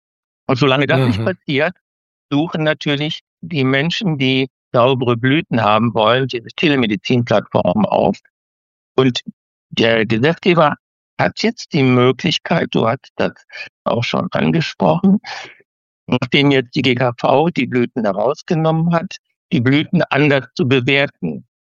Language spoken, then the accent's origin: German; Lower Saxony, Germany; ich komme aus Niedersachsen